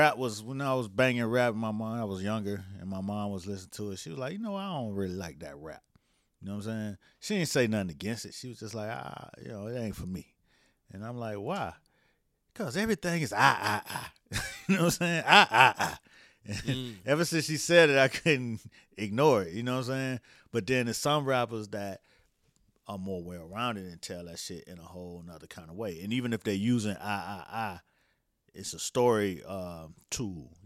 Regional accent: United States; I grew up in America, nigga. You know what I'm saying? And I ain't grew up in like in the Middle East where everything was just Muslim.

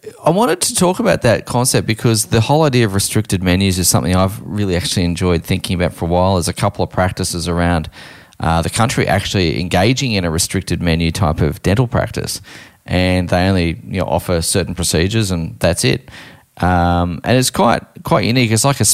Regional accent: Queensland, Australia; It's a much-loved business success story around Australia, and as a Queenslander, I think I've probably ate my body weight several times over in Eagle Boys pizza.

